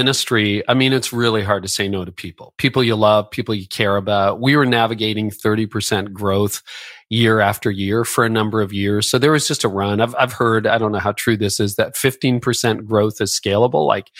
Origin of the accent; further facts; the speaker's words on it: Canada; I worked in downtown Toronto for a year. I'm Canadian.